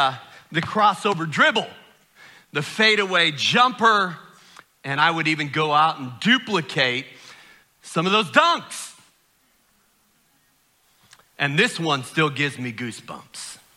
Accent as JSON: {"language": "English", "region": "Illinois", "country": "United States", "tie": "born or raised there", "said": "I grew up in the Chicago area."}